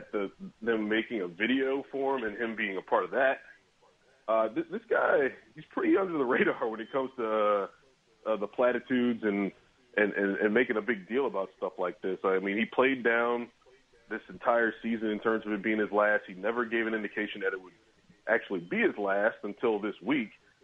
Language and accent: English; Louisiana, United States; I'm from Louisiana, so I don't think they have those down there.